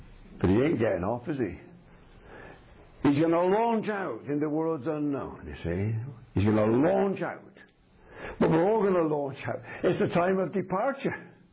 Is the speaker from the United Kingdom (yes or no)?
yes; Bristol, South West England, United Kingdom; I come from Bristol